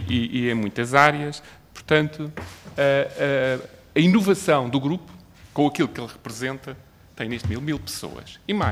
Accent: Portugal; como português, sinto muito orgulhoso de ter um português a liderar a inovação do grupo

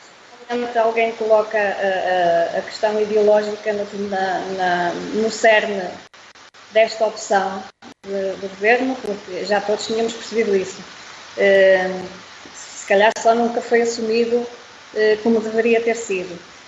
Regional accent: Portugal; Porque eu penso que é isso que a todos nós, como portugueses, nos interessa.

